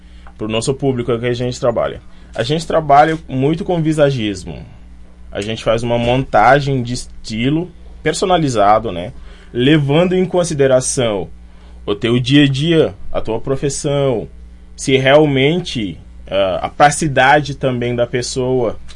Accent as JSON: {"language": "Portuguese", "country": "Senegal", "second_language": "Portuguese", "moved": "yes", "lives_now": "Brazil", "said": "Eu sou do Senegal, sou senegalês."}